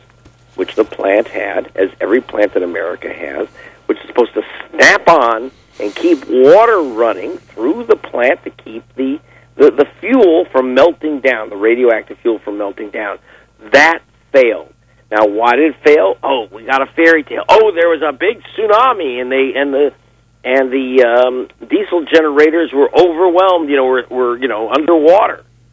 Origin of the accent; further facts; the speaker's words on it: California, United States; I grew up in California.